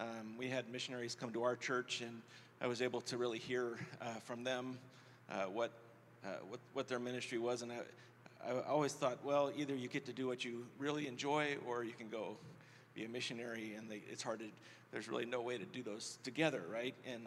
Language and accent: English; Indiana, United States; So I grew up actually in Indiana. My parents were believers, and I went to church every day, every Sunday.